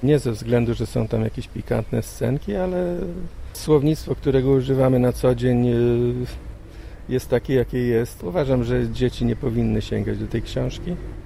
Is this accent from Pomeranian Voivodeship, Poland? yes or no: no; Trzebicz, Lubusz Voivodeship, Poland; moja rodzinna miejscowość koło Drezdenka, Trzebicz